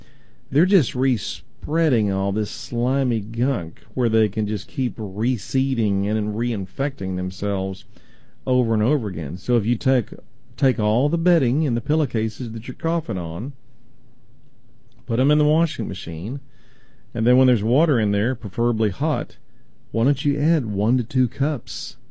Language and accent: English; Texas, United States; Well, if I'm pronouncing it wrong, that's just because I'm from East Texas.